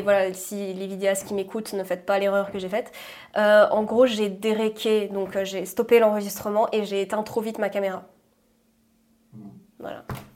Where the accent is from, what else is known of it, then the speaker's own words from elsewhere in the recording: Corsica, France; je suis originaire de Corse.